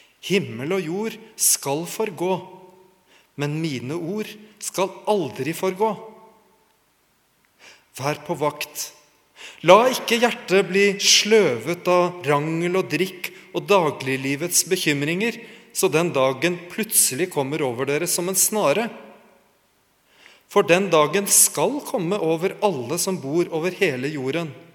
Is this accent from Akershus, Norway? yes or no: no; Sandefjord, Vestfold, Norway; Når jeg var tenåring, så hadde tenåringskoret hjemme i Sandefjord en musical om Jesu gjenkomst og de siste tider